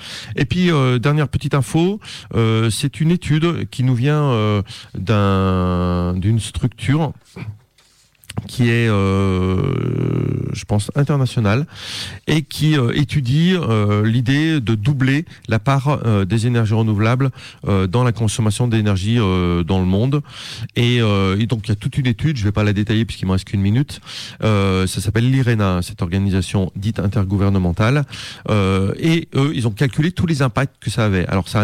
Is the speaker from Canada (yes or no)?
no; France; que nous en tant que Français on a du mal à dire